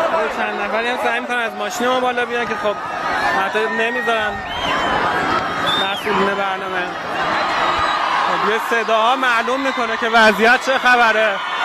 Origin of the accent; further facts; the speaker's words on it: Tehran, Tehran Province, Iran; این توفیق رو ما که تهرانی هستیم خیلی خوب نمیتونیم درک کنیم